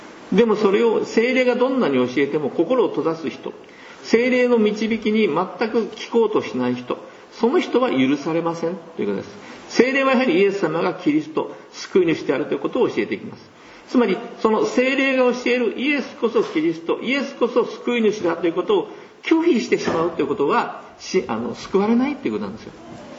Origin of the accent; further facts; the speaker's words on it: Fukuoka, Japan; born there; 私福岡県の生まれですけど